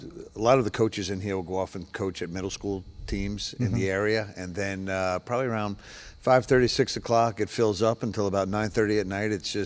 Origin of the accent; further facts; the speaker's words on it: New York, United States; moved away as an adult; So growing up in New York, primarily, until I was about 18 years old, you know, played ice hockey and, you know, football